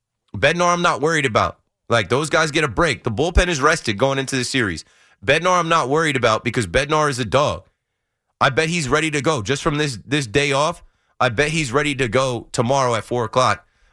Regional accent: New Jersey, United States; now in Hoboken, United States; I'm from Monmouth County, but I stay in Hoboken, Jersey City area right now.

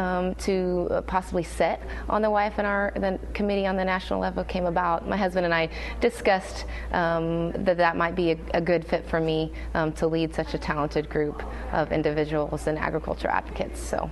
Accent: Stockton, Missouri, United States; I am from Southwest Missouri, a little town called Stockton in Cedar County.

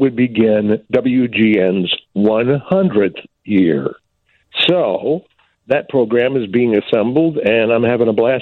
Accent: Ann Arbor, Michigan, United States; a local station in my hometown of Ann Arbor, Michigan.

